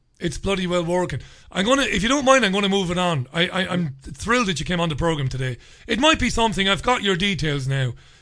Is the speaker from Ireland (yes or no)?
yes; Waterford, Munster, Ireland; I could talk about parts of Waterford City, where I come from. You know, I grew up in Ballybeg, a working class housing estate.